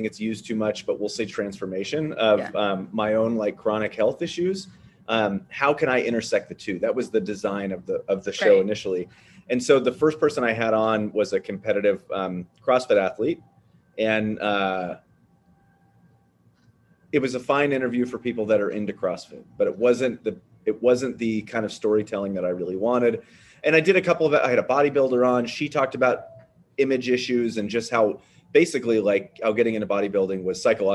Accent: Chico, California, United States; And I grew up in Chico, which is a few, you know, it's like, I don't know, 8 hours north of you in San Diego.

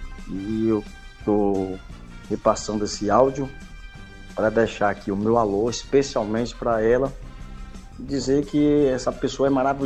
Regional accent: Eunápolis, Bahia, Brazil; estou aqui na escuta. Sou da cidade de Eunápolis

